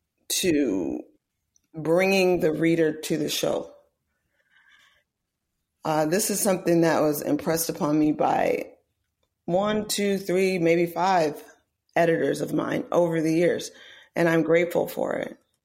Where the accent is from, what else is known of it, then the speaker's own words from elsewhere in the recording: Oakland, California, United States; And I do have being from the great city of Oakland to thank for that.